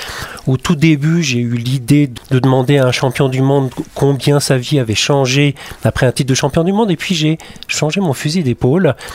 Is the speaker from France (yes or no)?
yes; Montagny, Auvergne-Rhône-Alpes, France; je suis né à Moutier, originaire d'un petit village qui est Montagny, qui se trouve en face des studios de Radio Courchevel.